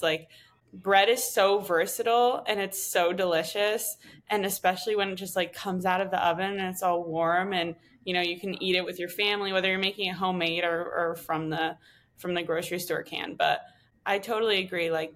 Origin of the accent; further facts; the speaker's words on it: East Coast, United States; I guess because I'm from the East Coast, it was bagels that would be in the morning.